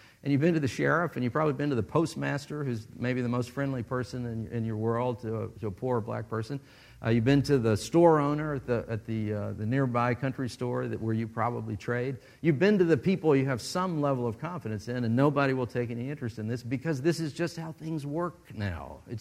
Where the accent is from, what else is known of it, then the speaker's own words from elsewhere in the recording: Mississippi, United States; born there; also born or lived in Alabama / Arkansas / Louisiana; Alabama, Arkansas, and finally ended up in Louisiana, and then I ended up back in Mississippi. But I was born in the Delta in the fall of 1964